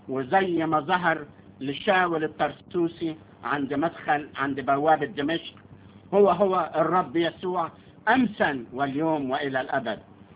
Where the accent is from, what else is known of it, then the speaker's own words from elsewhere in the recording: Sohag, Sohag Governorate, Egypt; من سوهاج، من مواليد سوهاج سنة 1940.